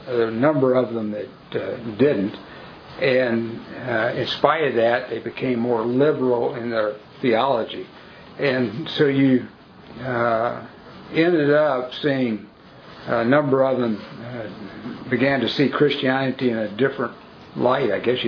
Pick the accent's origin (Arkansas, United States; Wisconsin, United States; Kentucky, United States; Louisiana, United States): Kentucky, United States; Louisville; I'm from Louisville